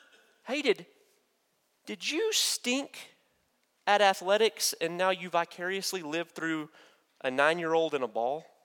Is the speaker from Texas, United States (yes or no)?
yes; Olton, Texas, United States; I'm from Olton, Texas, right? So when people ask me where I'm from, I say Panhandle.